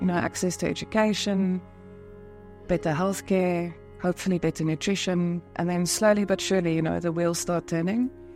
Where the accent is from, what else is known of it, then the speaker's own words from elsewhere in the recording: Cape Town, Western Cape, South Africa; So I am from the Cape. I grew up in Cape Town